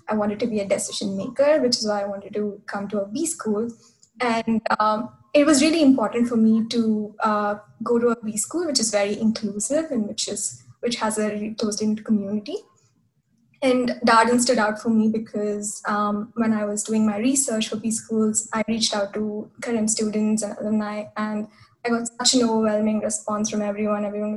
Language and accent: English; India; originally from India. Prior to Darden, I am a mechanical engineer.